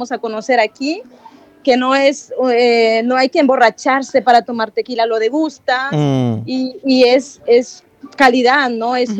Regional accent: Honduras; Yo soy de Honduras, sí. Yo soy... Usted diga de que yo soy una mexicana nacida en Honduras, porque los mexicanos nacemos donde nos da la gana nacer.

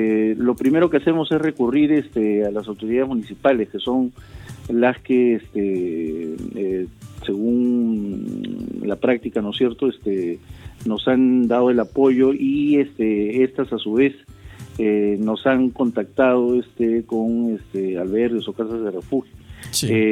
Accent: Peru; Pero soy un peruano más, ¿no? Y mi labor es servir a mis compatriotas.

